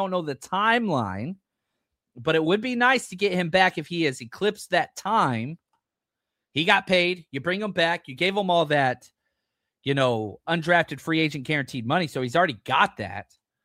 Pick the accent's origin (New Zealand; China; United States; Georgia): United States; Texas; Sorry, pronunciation is not my thing. I'm from Texas.